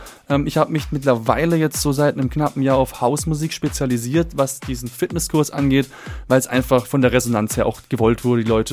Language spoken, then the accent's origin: German; Karlsruhe, Baden-Württemberg, Germany; Also ich bin ja gebürtiger Karlsruhe, ich bin ja hier geboren, aufgewachsen komplett.